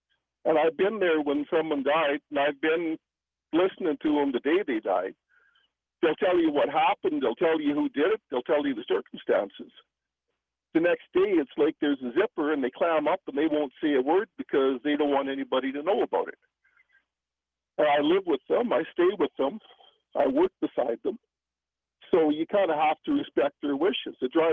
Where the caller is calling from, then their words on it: Mackenzie, British Columbia, Canada; I'm calling from McKenzie. I'm pretty close to the Highway of Tears